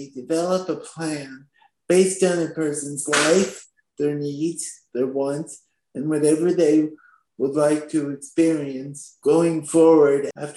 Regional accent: New Jersey, United States; I'm 23 years old. I'm from Atsikin, New Jersey.

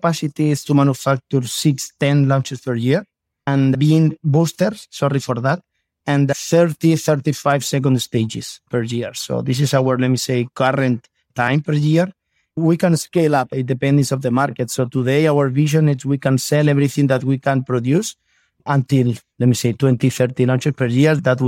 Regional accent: Elche, Valencian Community, Spain; Of course, we are from Europe. I am from Spain. I am from Elche, proud to be from that regions.

